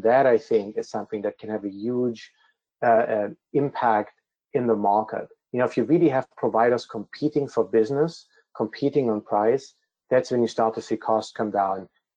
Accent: Germany; I'm originally from Germany

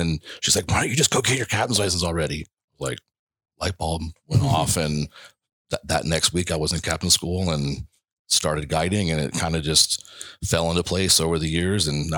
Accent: Naples, Florida, United States; I was, always fished growing up, born and raised in Naples.

